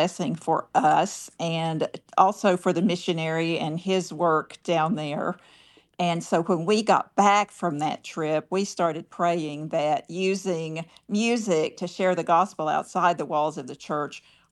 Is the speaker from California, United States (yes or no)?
no; Johnson City, Tennessee, United States; I grew up in Johnson City and always loved music and wanted to be a professional musician.